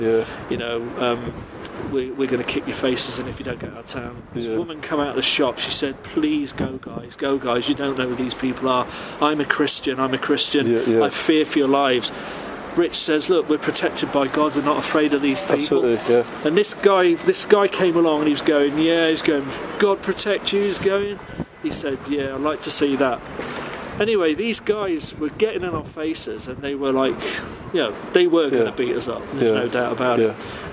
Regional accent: Shrewsbury, West Midlands, United Kingdom; from Shrewsbury.

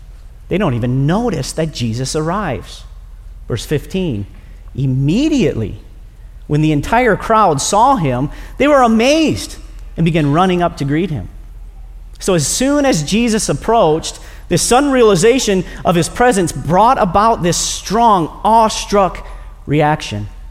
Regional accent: Minnesota, United States; Now, I'm originally from Minnesota. Watch a lot of hockey up in Minnesota. It's the state of hockey.

